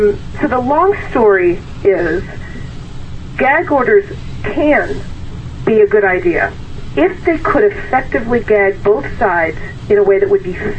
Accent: United States; it's to me, as an American, it's probably one of the most frustrating and offensive things

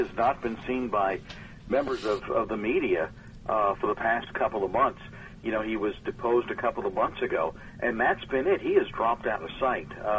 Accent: Northeast, United States; growing up in the Northeast, you know, potholes reign supreme on the highways.

